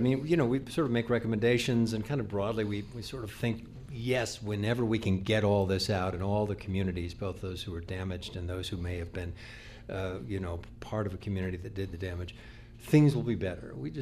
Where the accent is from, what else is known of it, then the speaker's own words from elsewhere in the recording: Buffalo, New York, United States; We're both from Buffalo, New York, which is not anything like North Carolina.